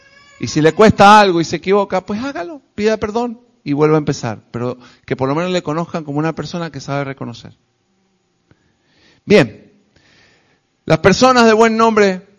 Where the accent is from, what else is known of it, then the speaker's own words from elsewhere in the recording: Argentina; Hermano, yo soy argentino, aquí tenemos argentinos también.